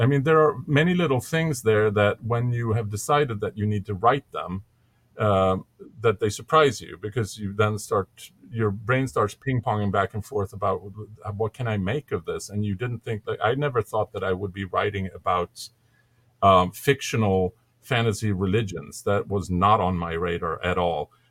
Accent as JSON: {"language": "English", "town": "Stockholm", "region": "Stockholm County", "country": "Sweden", "said": "I'm from Stockholm, Sweden, and I used to work in the game industry in the 90s."}